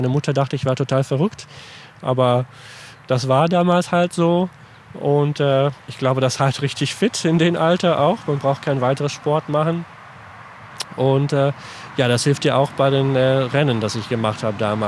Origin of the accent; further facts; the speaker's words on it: Scotland, United Kingdom; German is a second language; das trägt man mit Vergnügen als stolze Schotte und sieht immer gut aus, finde ich.